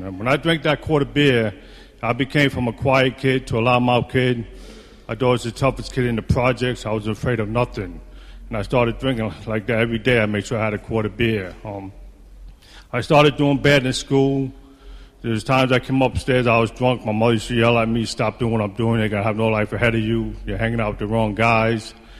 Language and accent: English; New York, United States; I was born and raised in the Bronx. I got drunk in the Bronx, sober in the Bronx.